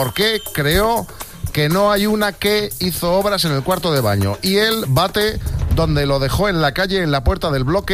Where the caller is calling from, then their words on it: Seville, Andalusia, Spain; Buenos días, soy un vecino de Sevilla que me gustaría decir por aquí